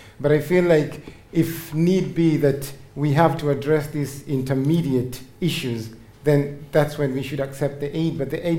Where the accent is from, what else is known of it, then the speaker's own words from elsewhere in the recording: Kenya; moved away; I am a journalist from Kenya. I hold dual citizenship, having lived here for 12 years now.